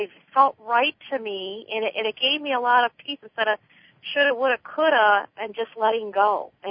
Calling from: Florida, United States; Oh, hi, Donna. … from Florida.

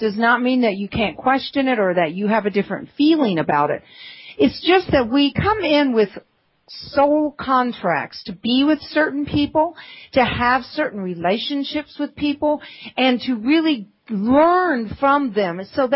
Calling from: Georgia, United States; I am calling from the North Georgia Mountains. I shouldn't say I'm calling. I'm actually here with you from the North Georgia Mountains, and it is so beautiful tonight.

